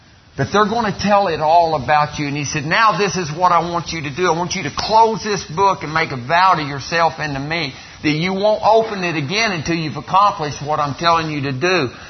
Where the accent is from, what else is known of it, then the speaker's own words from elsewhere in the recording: Artesia, New Mexico, United States; And I'm from Artesia, New Mexico.